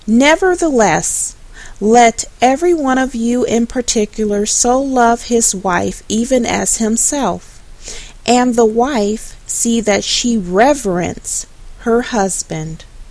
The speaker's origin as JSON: {"language": "English", "town": "Jackson", "region": "Mississippi", "country": "United States", "tie": "born or raised there", "said": "I have family that live in Jackson, Mississippi, and that's where my hometown is and where I grew up as a child."}